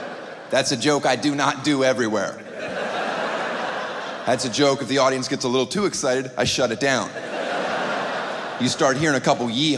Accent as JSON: {"language": "English", "country": "United States", "said": "Neither do I, because I'm American, I'm fucking stupid."}